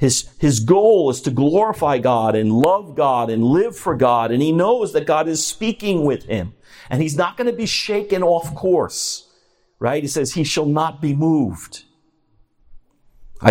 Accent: New York City, New York, United States; Sorry for you guys from the Bronx, but I grew up in Queens.

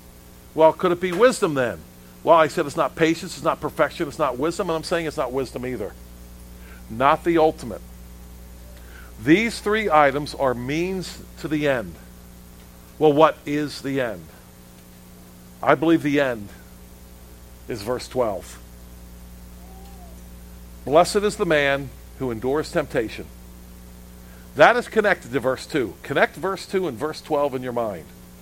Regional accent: United States; born there; I was born here in America.

